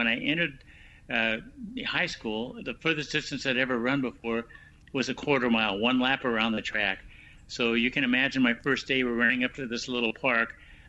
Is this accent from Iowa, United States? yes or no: no; Wichita, Kansas, United States; there aren't a lot of other sports growing up in Wichita, Kansas that you can try out for.